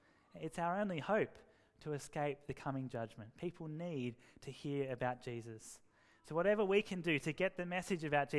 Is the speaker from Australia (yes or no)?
yes; Sydney, New South Wales, Australia; Oh, we're from Sydney. It's a pretty multicultural place in Sydney.